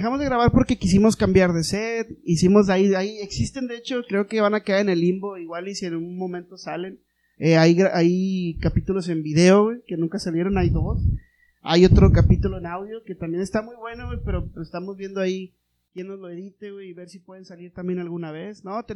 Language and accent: Spanish; Mexico; Y en nuestro afán como típico mexicano, güey, de querer arreglar las cosas